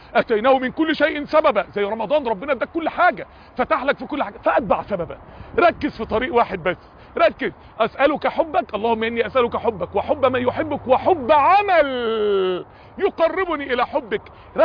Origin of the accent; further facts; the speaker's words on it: Mansoura, Dakahlia, Egypt; واحد كان عنده ندوة في نادي كبير مشهور عندنا في المنصورة،